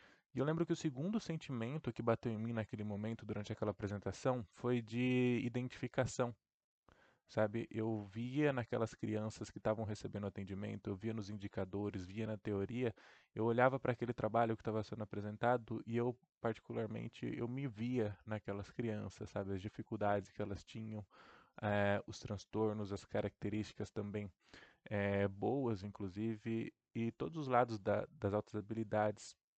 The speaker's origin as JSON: {"language": "Portuguese", "town": "Bauru", "region": "São Paulo", "country": "Brazil", "tie": "born or raised there", "said": "eu tenho 24 anos de idade, sou natural de Bauru, no interior de São Paulo, e foi aqui mesmo nessa cidade onde eu conquistei meus diplomas de bacharelado e licenciatura em Ciências Biológicas, né, pela Unesp de Bauru."}